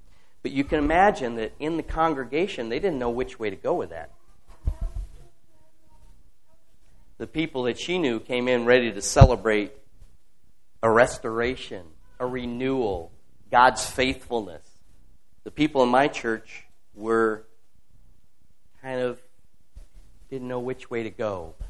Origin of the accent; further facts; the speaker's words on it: Michigan, United States; I came from Michigan originally.